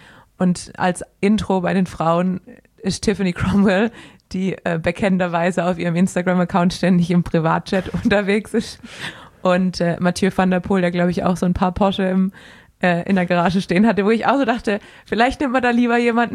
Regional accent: Baden-Württemberg, Germany; das ist nämlich die Gefahr als Schwabe, wenn man dieses SCH unterdrückt

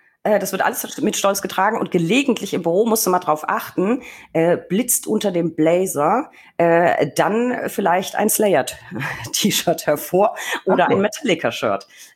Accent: Bavaria, Germany; ist es meine Heimat. Es ist Franken.

